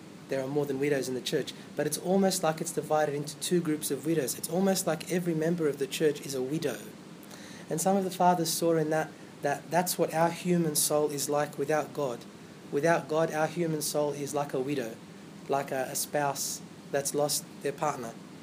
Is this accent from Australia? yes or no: yes; Australia; because we're from Australia, imagine they flipped it.